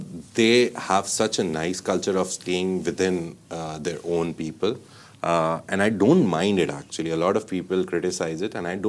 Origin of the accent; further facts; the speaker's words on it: Pakistan; Even if, as a Pakistani, if I come and try to open an Arab food restaurant, I would never be able to do justice.